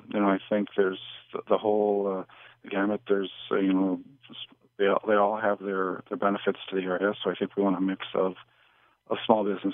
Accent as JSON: {"language": "English", "town": "Ogema", "region": "Wisconsin", "country": "United States", "tie": "born there", "said": "I was born in Ogama, graduated from Prentice High School, and went off to college and became a computer programmer."}